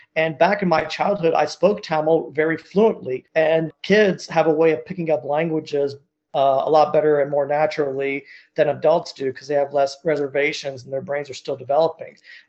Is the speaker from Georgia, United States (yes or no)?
yes; Georgia, United States; And I was born in 1980. I grew up in Southeast Georgia, and that's where the predominant amount of my childhood was spent.